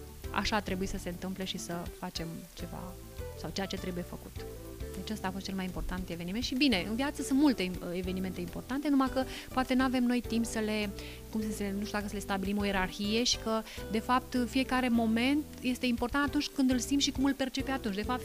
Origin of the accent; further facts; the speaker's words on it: Romania; cred că știm cu toții, sau măcar dacă nu știm, eu sunt convinsă că știm, ca români, așa, un loc de o încărcătură spirituală extraordinară și reprezentativ pentru țara noastră